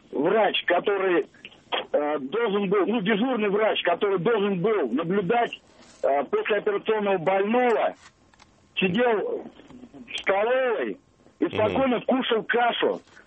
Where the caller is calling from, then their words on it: Ufa, Bashkortostan, Russia; я из Уфы, дальнобойщик.